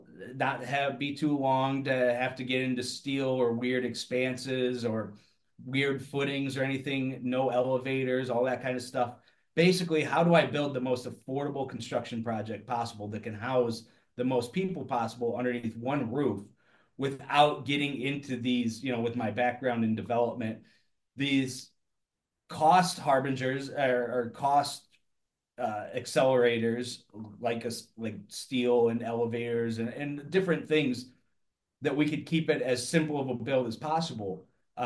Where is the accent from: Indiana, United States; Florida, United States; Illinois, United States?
Indiana, United States; Valparaiso; And I'm from Valparaiso, Indiana, which is about a 35, 40-minute drive from there.